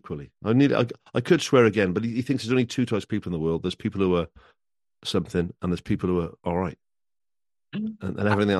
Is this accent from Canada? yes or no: no; Wales, United Kingdom; now in Cardiff, United Kingdom; I grew up in Wales, but I lived all over the place, but I grew up in Wales, went to school in Wales, my first job's in Wales, got married in Wales, I live in Wales now, you know, and I love Cardiff.